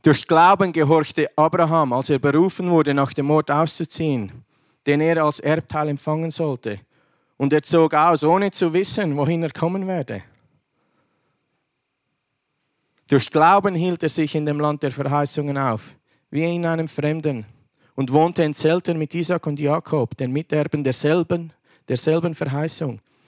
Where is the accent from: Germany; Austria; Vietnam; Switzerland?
Switzerland; moved away; ich komme aus der Schweiz. Ihr wisst, wie die Schweiz ist.